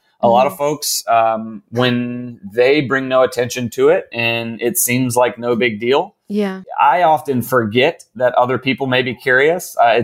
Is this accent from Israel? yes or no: no; Raleigh, North Carolina, United States; Yeah, I'm from Raleigh, North Carolina.